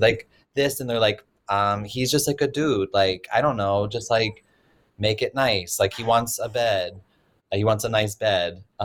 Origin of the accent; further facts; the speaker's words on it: North Carolina, United States; For me, I grew up in North Carolina. We didn't have a budget for an interior designer.